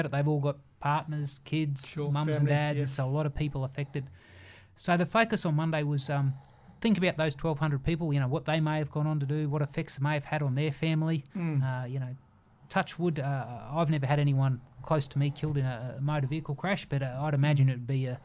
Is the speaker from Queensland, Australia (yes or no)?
yes; Brisbane, Queensland, Australia; I'm from Brisbane.